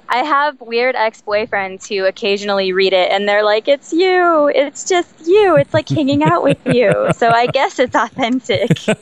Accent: Utah, United States; now in Italy; So I grew up in Utah as probably

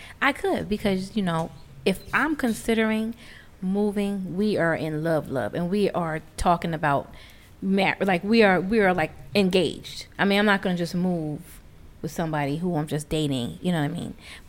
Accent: Puerto Rico; I'm from Puerto Rico and here. So when I go to Puerto Rico, that's home. And when I'm here, it's home.

